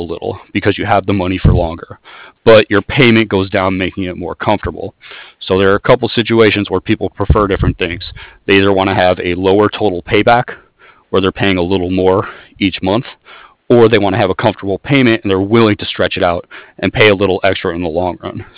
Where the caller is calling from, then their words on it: San Diego, California, United States; I'm in San Diego, California, so I'll have the rest of the afternoon.